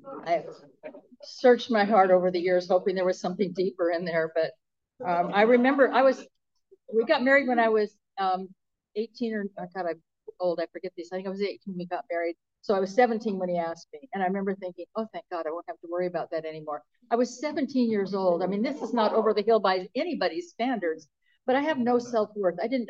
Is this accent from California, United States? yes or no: yes; Newport Beach, California, United States; And, I grew up in Newport Beach.